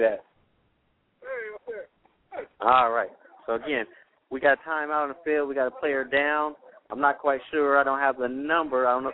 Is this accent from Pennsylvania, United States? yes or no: no; Las Vegas, Nevada, United States; Yeah, I'm promoting it because I'm from Las Vegas.